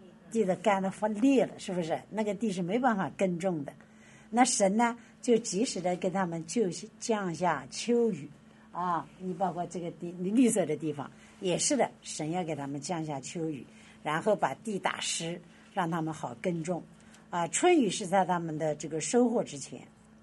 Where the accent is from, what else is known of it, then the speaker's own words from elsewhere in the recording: Luhe, Guangdong, China; 在一些的山上，我的老家陆河啊，有一个那个其实有一个那个旅游的地